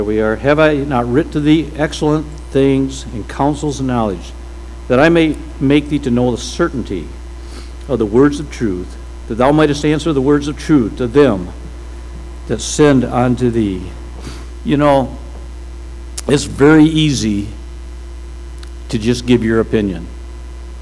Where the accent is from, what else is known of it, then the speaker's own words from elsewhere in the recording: Stanton, Michigan, United States; he got a church started in my hometown of Stanton, Michigan.